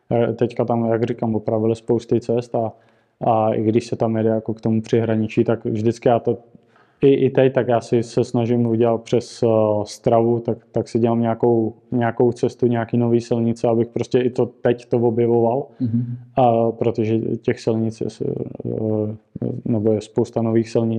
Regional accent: Stříbro, Plzeň Region, Czechia; Když tady v Čechách, tak určitě u nás ve Stříbře. Je to tam u nás v okolí Stříbro, Pernarec, Konstantinky a tenhle region.

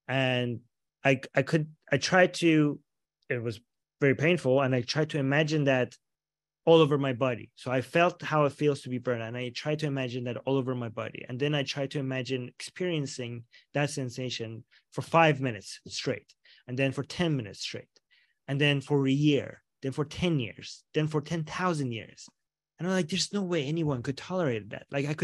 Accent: Iran; I grew up in Iran. I grew up in a very liberal family, extremely liberal, but in a very conservative society.

